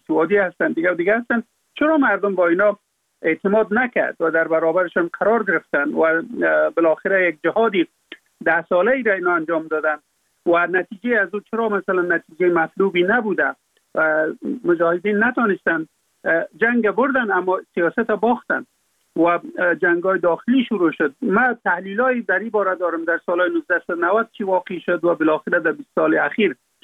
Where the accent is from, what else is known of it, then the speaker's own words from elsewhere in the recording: Afghanistan; فقط ما افغان هستم